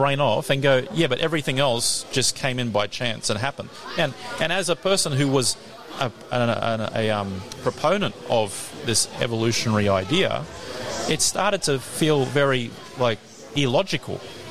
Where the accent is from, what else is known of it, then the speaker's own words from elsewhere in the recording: Australia; So you're sitting here as an Australian in our secularness.